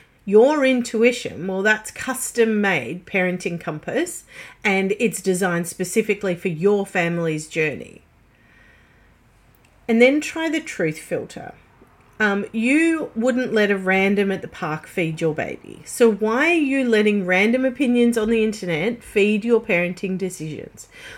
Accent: Australia; I know I'm Aussie, but everybody understands the currency of USD

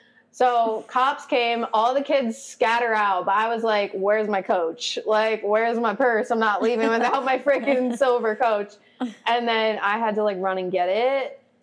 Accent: Midwest, United States; Sorry, that's niche to me because I'm from the Midwest.

